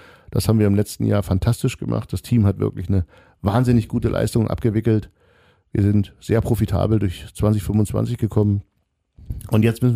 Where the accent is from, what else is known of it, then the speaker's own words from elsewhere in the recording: Saxony, Germany; Die Radtour machen wir durch die schöne Lausitz, durch meine Heimat.